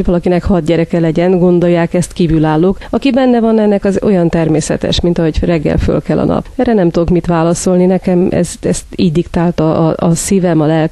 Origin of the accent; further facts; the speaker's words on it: Zakarpattia Oblast, Ukraine; Nagyon jó helyre irányolódik ez a kérdés, mert én kárpátaljai vagyok